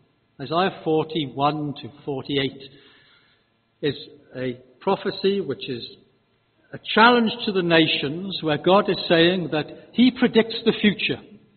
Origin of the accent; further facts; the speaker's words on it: Wales, United Kingdom; you'll understand I come from South Wales.